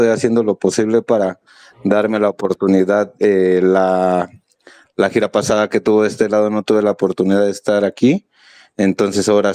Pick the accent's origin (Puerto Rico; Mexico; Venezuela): Mexico; Sí, ¿qué crees que la mayoría sí somos de aquí de México?